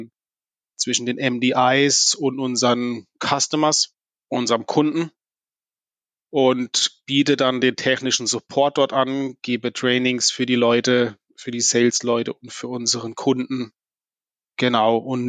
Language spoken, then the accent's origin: German; Oberrimsingen, Baden-Württemberg, Germany; Ich komme ursprünglich aus Oberrimsing am Thuniberg.